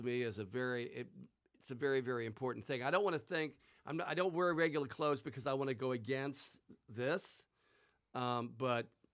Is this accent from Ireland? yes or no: yes; Ireland; I'm Irish, so I'm telling you the truth.